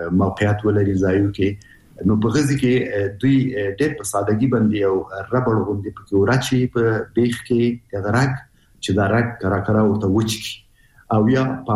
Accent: Afghanistan; نو ځکه موږ په عنعنوي شکل موږ افغانان شرمېږو

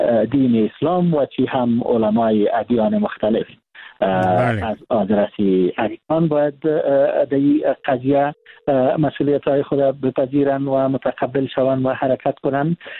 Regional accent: Afghanistan; ما افغان هستیم

